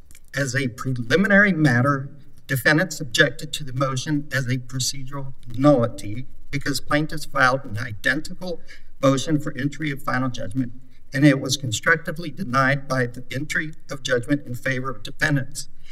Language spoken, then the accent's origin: English; Utah, United States; Realize in Louisiana it probably is mule talk, but I'm from Utah, so.